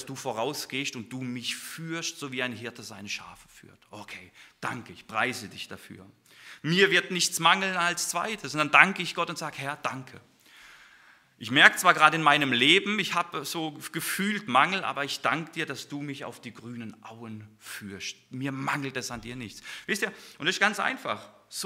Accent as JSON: {"language": "German", "town": "Freiburg", "region": "Baden-Württemberg", "country": "Germany", "lives_now": "Koblenz, Germany", "said": "Sie kommt ja aus Freiburg, oder wir kommen aus Freiburg. Ich bin ja in Koblenz da oben."}